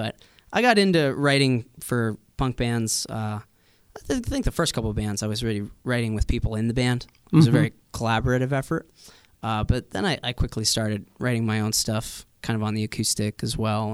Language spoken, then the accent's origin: English; New York, United States; I mean, growing up on Long Island as well.